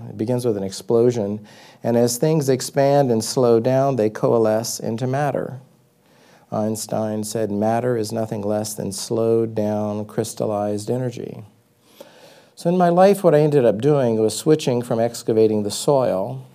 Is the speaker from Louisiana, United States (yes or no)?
yes; Louisiana, United States; My background is I grew up in Louisiana.